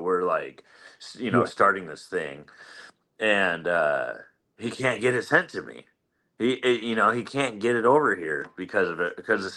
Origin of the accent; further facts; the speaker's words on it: Oregon, United States; moved away; I grew up in Eastern Oregon, live in Northern Idaho.